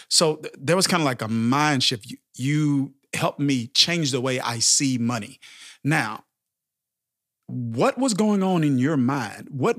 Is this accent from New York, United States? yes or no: no; Mississippi, United States; You know, I come from Mississippi and a really, really small town.